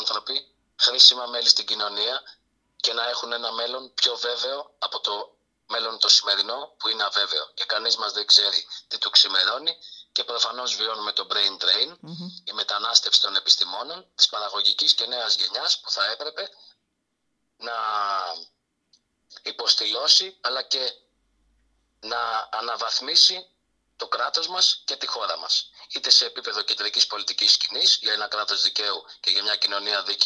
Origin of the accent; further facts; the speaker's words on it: Krikelo, Central Greece, Greece; την τελευταία διετία ως πρόεδρος πολιτιστικού συλλόγου στο χωριό μου, στο Κρίκελο.